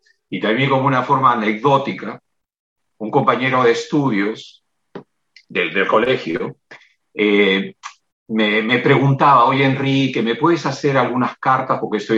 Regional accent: Lima, Peru; also born or lived in Ollotún; Bueno, yo nací en Ollotún, que es un pueblo agrícola que está en el departamento de Lambayeque y pertenece a la provincia de Chiclayo. Es un pueblo pequeño, agrícola. Mis padres son originarios del campo. Allí estuve hasta los 5 años. Luego fui enviado a Lima a estudiar.

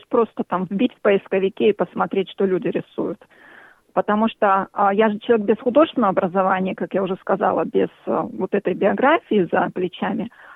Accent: Far East, Russia; now in Melbourne, Australia; я из России, с Дальнего Востока. Лет 13, наверное, я уже живу в Мельбурне. Ну, собственно, и приехала в Мельбурн и живу здесь.

